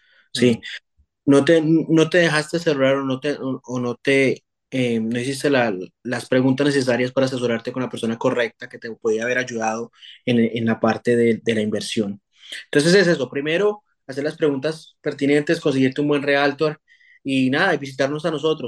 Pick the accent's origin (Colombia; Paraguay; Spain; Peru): Colombia; te hablo de Colombia específicamente porque pues soy colombiano.